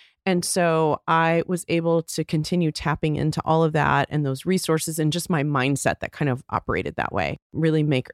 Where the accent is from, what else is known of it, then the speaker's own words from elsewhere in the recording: Texas, United States; I grew up in Texas and I was always like slathering my face in makeup and trying to recreate looks.